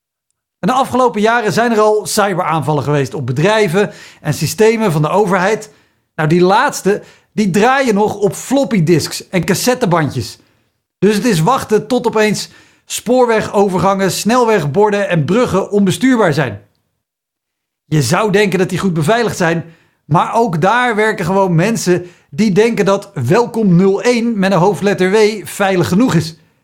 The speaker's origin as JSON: {"language": "Dutch", "country": "Netherlands", "said": "Maar hé, wij zijn Nederlanders."}